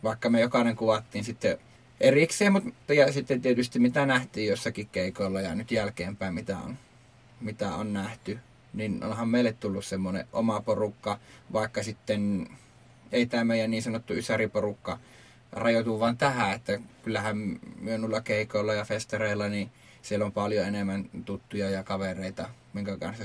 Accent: Savo, Finland; mä oon Savosta

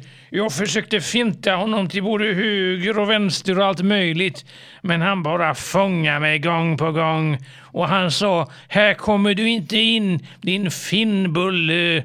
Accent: Finland; Swedish is a second language; moved away as an adult; now in Kungälv, Sweden; Jo, alltså jag är från Finland alltså. Sverige finner va? Jag flyttade till Kungälv 78

